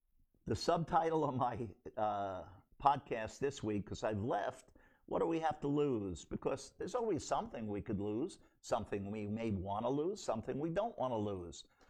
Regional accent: New York, United States; I grew up in New York City. I know the streets well, and I grew up with people from all backgrounds.

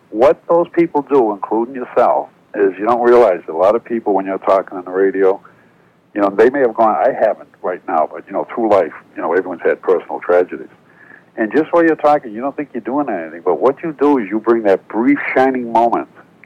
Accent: Boston, Massachusetts, United States; Years ago when I was a kid, you know, I grew up in Boston.

